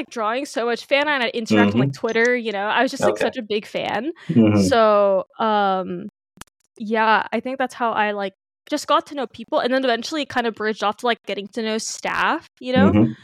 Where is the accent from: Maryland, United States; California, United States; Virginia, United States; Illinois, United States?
California, United States; But I grew up in the Bay Area. So kind of like it's a very like heavy, like, you know, Asian community.